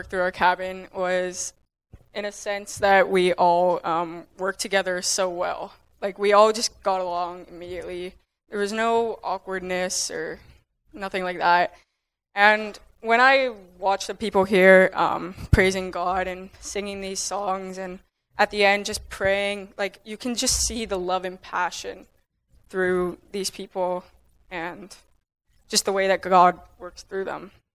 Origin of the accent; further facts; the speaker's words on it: Salem, United States; I'm from Salem.